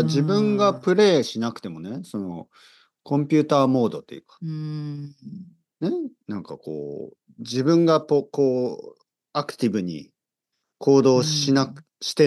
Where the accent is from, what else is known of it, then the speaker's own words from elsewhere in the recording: Oita, Japan; 分県、僕の生まれ育った場所。両親の家にいます。